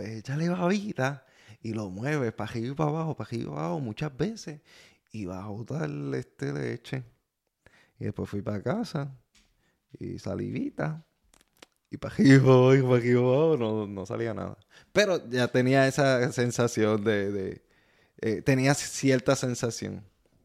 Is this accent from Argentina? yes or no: no; Sabana Llana, Puerto Rico; No, no, yo me crié en Sabana Llana.